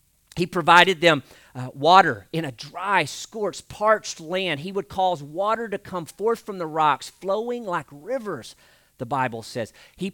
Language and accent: English; Truman, Arkansas, United States; I was living in my hometown of Truman, Arkansas, the northeast corner of the state